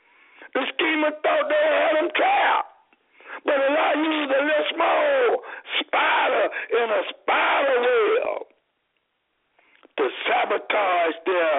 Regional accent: Missouri, United States; But I'm still reflecting on Missouri, where Michael Brown was killed, and I'm from Missouri.

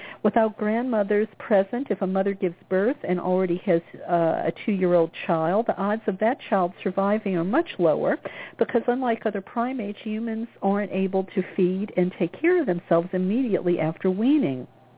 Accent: Louisiana, United States; now in Los Angeles, United States; a dear childhood friend of mine is coming to visit from my home state of Louisiana

